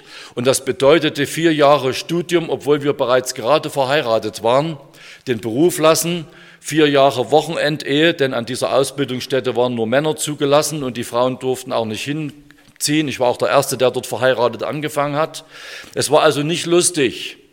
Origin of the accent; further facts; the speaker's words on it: Saxony, Germany; Ich als Sachse hatte aber nur eine schlapprige OP-Maske unter der Nase baumeln.